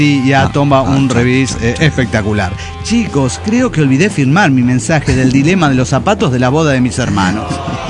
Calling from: Pachuca, Hidalgo, Mexico; de Pachuca, Hidalgo, México.

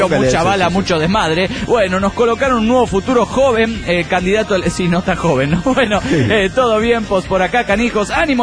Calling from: New Jersey, United States; de New Jersey.

